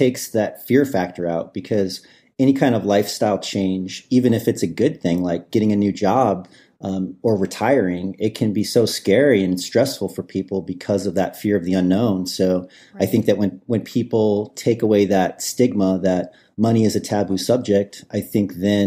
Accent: Midwest, United States; I grew up in the Midwest, and it wasn't really an option to come out of the closet.

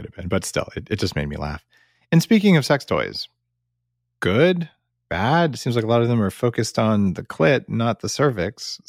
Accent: United States; now in Canada; I'm an American living in Canada for 10 years.

